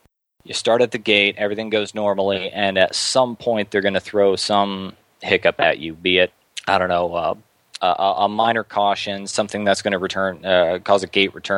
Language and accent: English; Detroit, Michigan, United States; You know, I grew up in Detroit, Michigan, just under the approach for 22 left or 22 right or one of the runways